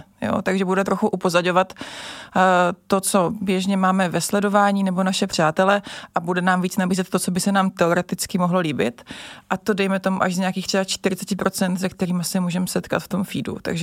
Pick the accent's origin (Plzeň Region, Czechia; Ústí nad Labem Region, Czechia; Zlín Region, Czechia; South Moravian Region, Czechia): South Moravian Region, Czechia; Brno; now in Prague, Czechia; přijela jsem z Brna do Prahy, kde nejezdí šaliny